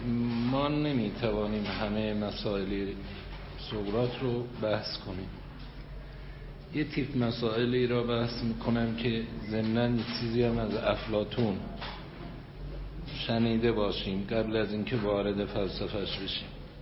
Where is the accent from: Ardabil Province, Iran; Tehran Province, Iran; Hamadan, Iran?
Ardabil Province, Iran; Ardabil; born there; من در اردبیل به دنیا آمدم، تابستان اونجا میرم، یه خونه کوچکی دارم